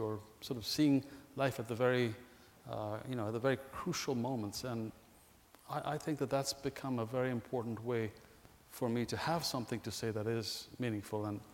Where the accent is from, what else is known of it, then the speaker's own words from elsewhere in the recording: Ethiopia; I was born in Ethiopia, and I lived through the very same political, social events